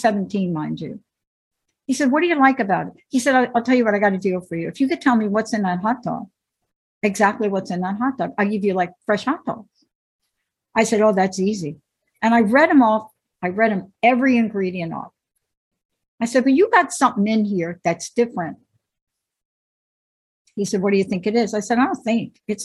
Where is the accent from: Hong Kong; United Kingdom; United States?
United States; New York; But I'm 17 and I'm roaming around New York City. And I'm from New York.